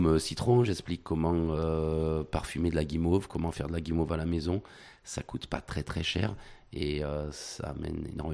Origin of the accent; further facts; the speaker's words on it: Villeneuve, France; Je suis de Villeneuve, on déménage à Mannes. Donc, à partir de 15 jours, on est à Mannes.